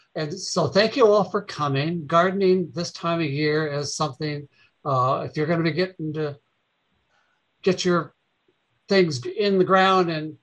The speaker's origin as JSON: {"language": "English", "town": "Omaha", "region": "Nebraska", "country": "United States", "said": "I'm from Omaha, Nebraska."}